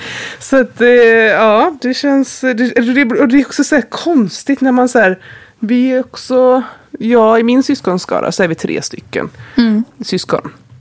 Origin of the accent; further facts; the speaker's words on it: Borås, Västra Götaland County, Sweden; när jag började blogga så bodde jag ju här i min hemstad i Borås.